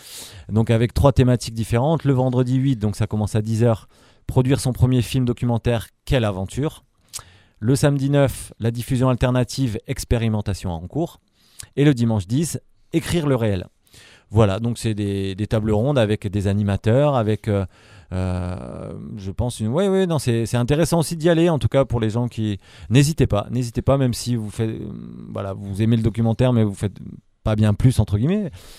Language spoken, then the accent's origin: French; Hauts-de-France, France; je viens du Nord